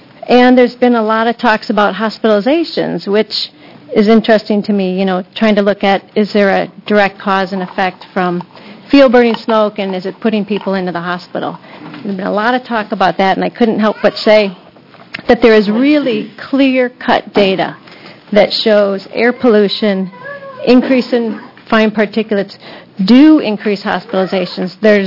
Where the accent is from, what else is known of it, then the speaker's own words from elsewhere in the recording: Eugene, Oregon, United States; I'm from Eugene.